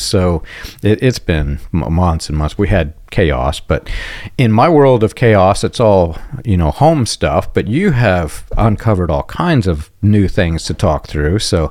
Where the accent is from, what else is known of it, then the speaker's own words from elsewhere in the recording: Jeffersonville, Indiana, United States; when he came into my hometown of Jeffersonville, Indiana